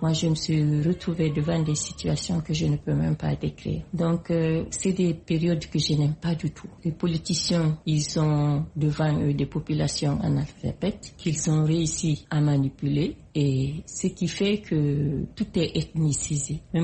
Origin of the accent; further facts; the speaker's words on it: Guinea; je suis de la République de Guinée